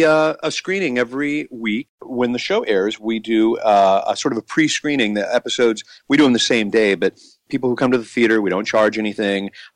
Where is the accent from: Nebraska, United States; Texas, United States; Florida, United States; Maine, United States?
Nebraska, United States; Kearney; Yeah, I am from Kearney, Nebraska, which is the middle of – its significance is that it has no significance. You know, it's a very small town, and that's what I love about it.